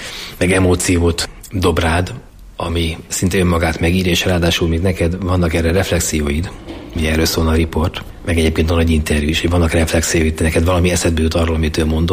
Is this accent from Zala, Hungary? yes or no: no; Budapest, Hungary; A Fradi másképpen, itt nőttem föl, jártam középiskolában.